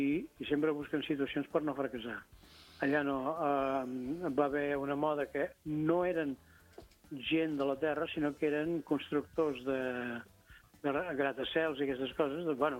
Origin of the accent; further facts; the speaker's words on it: Olèrdola, Catalonia, Spain; also born or lived in Vilafranca; jo soc d'Olèrdola. Vaig anar al poble de la meva mare i d'allà em vaig entrar en un convent de frares. Bé, total, que als 13 anys vaig tornar cap a Vilafranca